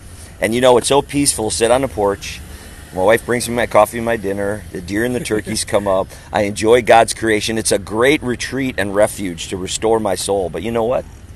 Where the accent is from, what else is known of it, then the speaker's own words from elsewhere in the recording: Wisconsin, United States; moved away as an adult; We have a little homestead in Missouri. We're from Wisconsin. We sold everything, 90% of our stuff, and we bought a little tiny piece of land in Missouri